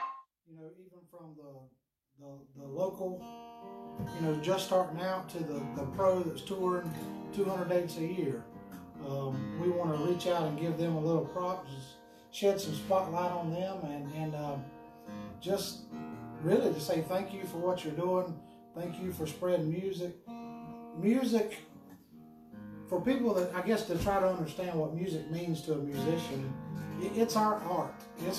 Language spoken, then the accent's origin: English; Douglas, Georgia, United States; I'm from South Georgia, born and raised in Douglas, Georgia, and, grew up playing and singing in church.